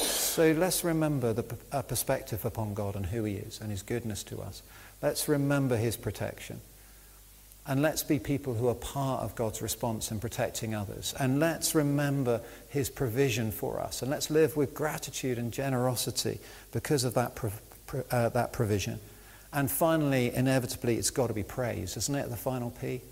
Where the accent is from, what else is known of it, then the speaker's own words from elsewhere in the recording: England, United Kingdom; I'm proper English, so I've whinged about it like everybody else who's English